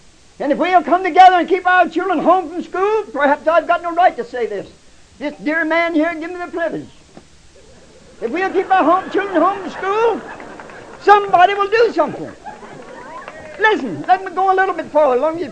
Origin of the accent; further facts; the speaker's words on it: United States; I'm an American citizen, and I'm proud to have this golden opportunity of saying a word.